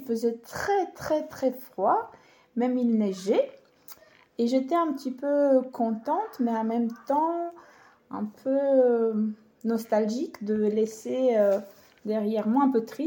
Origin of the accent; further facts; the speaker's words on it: Constanța, Constanța County, Romania; j'ai 43 ans, je viens de Roumanie, de la ville de Constanța, qui est au bord de la mer Noire